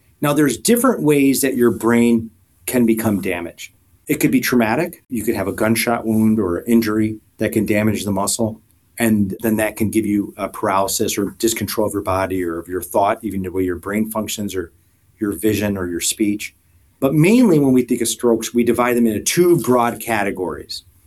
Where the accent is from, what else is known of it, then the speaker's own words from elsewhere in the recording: Wisconsin, United States; I'm from Wisconsin, born and raised, and I went to med school at UW-Madison in undergrad.